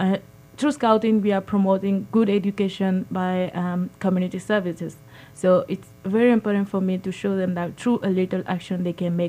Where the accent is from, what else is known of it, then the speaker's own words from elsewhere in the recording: Benin; English is a second language; now in United States; I learned English at school, at primary school and secondary school there. English is not important for us in Benin because it's not our official language, but I was very interested by the language, so I just learned by myself and my English club.